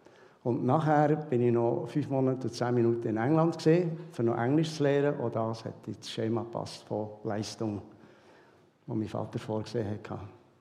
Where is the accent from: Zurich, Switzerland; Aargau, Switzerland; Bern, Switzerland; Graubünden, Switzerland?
Bern, Switzerland; Bätterkinden; now in Kirchberg, Switzerland; in dem Betterkinden eben. Das ist im Kanton Bern. Ich hoffe, ihr versteht mich alle in dieser Fremdsprache. Und ja, dort bin ich aufgewachsen von Geburt bis wir jetzt eben vor 3 Jahren umgezogen sind nach Kirchberg.